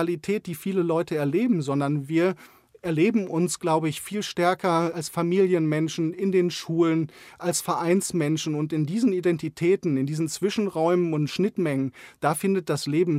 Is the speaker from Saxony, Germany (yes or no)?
yes; Saxony, Germany; Sachsen bleibt meine Heimat, auch wenn das ein bisweilen schwieriger Ort ist.